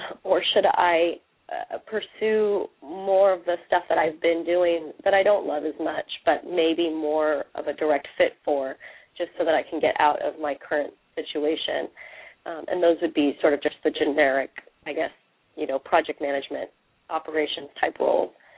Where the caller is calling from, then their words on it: Santa Cruz, California, United States; I'm calling from Santa Cruz, California.